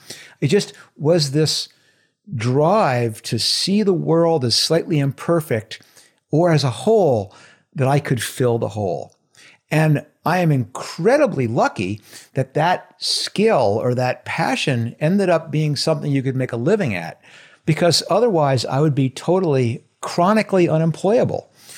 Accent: New York City area, United States; Well, I grew up in outside of New York City. I mean, I grew up in a little place about 40 miles where everyone in the city considered, that's upstate, that's the country.

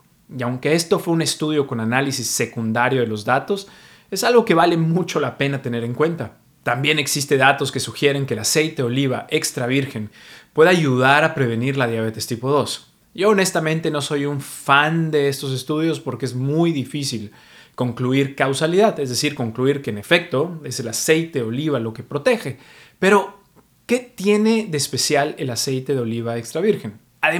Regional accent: Mexico; now in New York, United States; Soy mexicano, pero vivo en Nueva York

